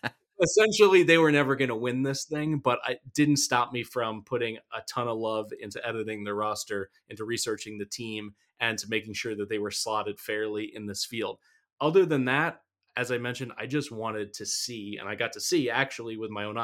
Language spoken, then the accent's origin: English; Pennsylvania, United States; And growing up in the Philadelphia area, where everyone else was so laser focused and had the blinders on for the Philly sports teams